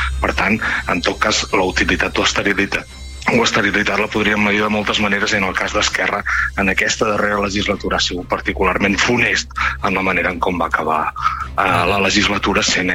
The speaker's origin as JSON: {"language": "Catalan", "town": "Palamós", "region": "Catalonia", "country": "Spain"}